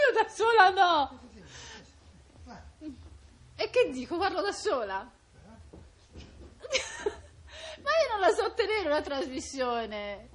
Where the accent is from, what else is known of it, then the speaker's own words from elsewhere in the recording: Rome, Lazio, Italy; born there; now in Naples, Italy; sono nata a Roma